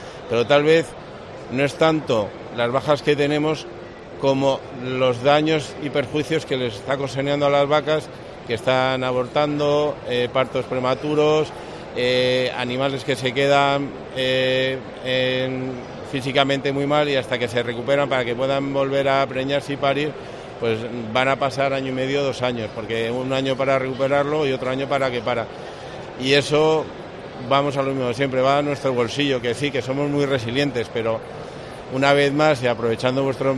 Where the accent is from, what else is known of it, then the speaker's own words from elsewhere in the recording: Castile and León, Spain; now in Extremadura, Spain; porque yo soy salmantino y de familia ganadera salmantina